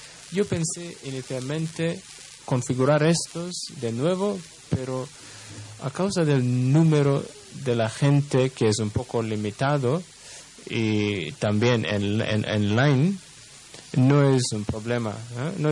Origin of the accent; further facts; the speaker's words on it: France; Spanish is a second language; Porque consideramos a veces, en mi país, por ejemplo, Francia, que el acceso no es un problema